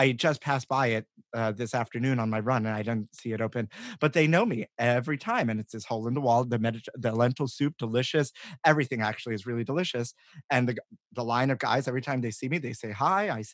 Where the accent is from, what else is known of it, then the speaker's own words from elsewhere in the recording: New York, United States; Yeah, and that's also really old school, and an old school testament, especially growing up in New York.